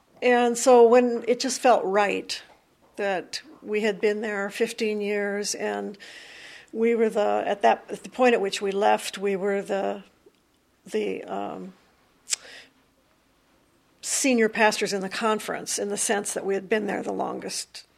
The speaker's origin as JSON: {"language": "English", "region": "Iowa", "country": "United States", "tie": "born there", "said": "I was born in Iowa."}